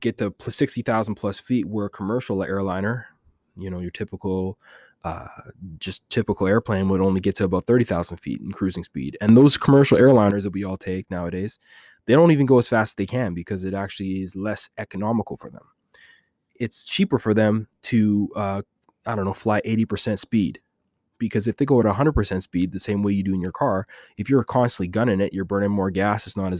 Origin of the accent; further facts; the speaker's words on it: Jamaica; even though I'm Jamaican, I can speak a little patois, you know, from time to time